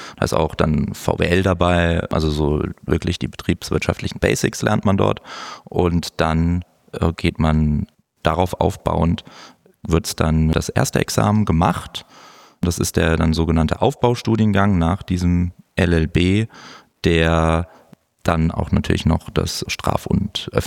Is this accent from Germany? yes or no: yes; Baden-Württemberg, Germany; also born or lived in France; Also ich bin in der Region um Mannheim herum, zwischen Mannheim und Heidelberg aufgewachsen. Bin dort auch zur Schule gegangen und bin zwischenzeitlich, war ich dann auch mal in Frankreich auf der Schule.